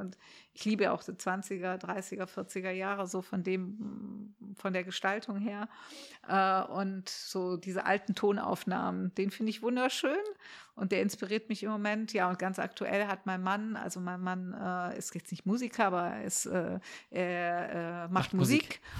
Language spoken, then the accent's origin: German; Cairo, Cairo Governorate, Egypt; ich bin in Kairo groß geworden und ich bin ja im Juli geboren